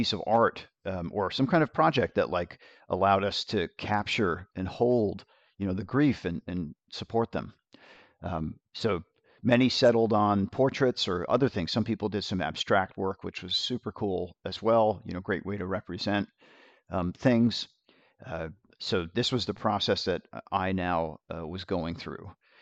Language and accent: English; New York, United States; now in North Carolina, United States; And you know, I grew up in New York, so, and I've been to other Jewish communities.